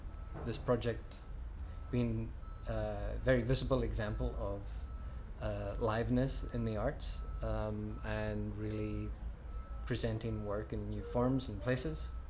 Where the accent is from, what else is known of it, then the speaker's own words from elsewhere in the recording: Isle of Lewis, Scotland, United Kingdom; moved away as an adult; also born or lived in Glasgow / Chicago; now in London, United Kingdom; I'm originally from Scotland, the Isle of Lewis, way up in the northwest, and then I lived there until I was 18, and since then I've lived in Glasgow, and then I also had 10 years in Chicago in the USA, and I just moved to London 4 months ago.